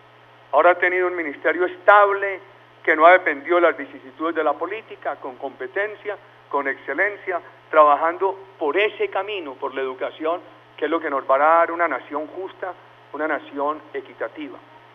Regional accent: Colombia; Sector que tiene todo el porvenir en nuestra patria.

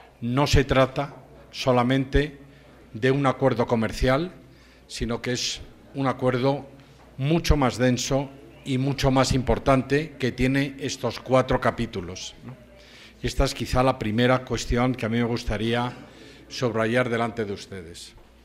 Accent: Santander, Cantabria, Spain; Yo soy de Santander, de la comunidad de Cantabria, que es precisamente una comunidad que vive fundamentalmente de la agricultura, de la ganadería y del sector lácteo

